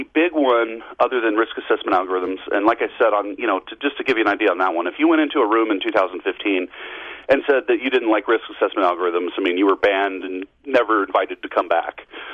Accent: Colorado, United States; And I tried to get behind the curtain here in my home state in Colorado

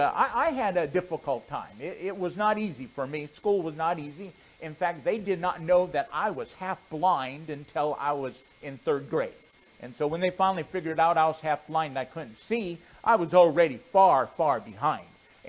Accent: Rapid City, South Dakota, United States; So I grew up in a pastor's home. I grew up in Rapid City, South Dakota.

